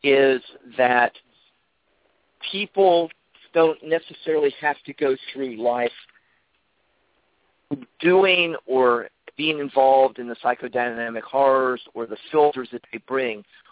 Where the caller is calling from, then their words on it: North Carolina, United States; North Carolina.